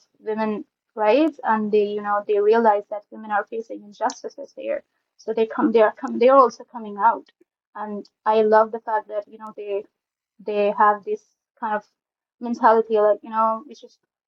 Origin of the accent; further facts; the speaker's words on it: Pakistan; as a woman born and raised in Pakistan, I can, you know, confirm the fact that women are treated differently here.